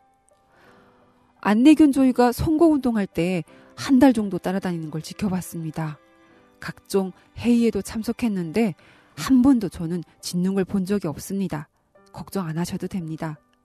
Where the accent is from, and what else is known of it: North Korea